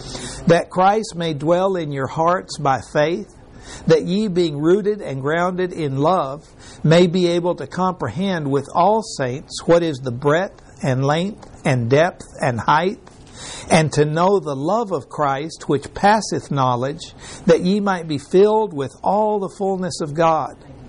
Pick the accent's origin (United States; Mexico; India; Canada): Mexico; I grew up in Mexico, and it was in Mexico where I was told this story.